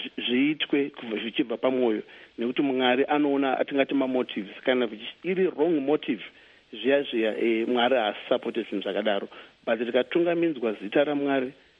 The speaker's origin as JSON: {"language": "English", "town": "Chitungwiza", "region": "Harare", "country": "Zimbabwe", "tie": "born or raised there", "said": "I was born here in Zimbabwe. I was born in Chitungwiza, where I grew up."}